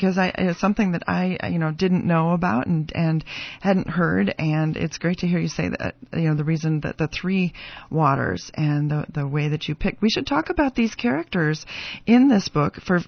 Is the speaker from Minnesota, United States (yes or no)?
yes; Minnesota, United States; And so being a Minnesotan, it does make me wonder